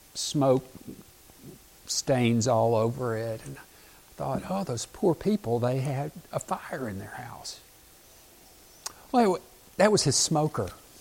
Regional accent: the South, United States; I grew up in the South and people used to eat buffalo, which is a kind of fish.

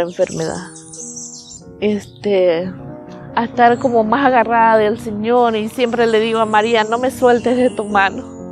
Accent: Chone, Manabí, Ecuador; Soy de Chone, soy chonera, quien dice.

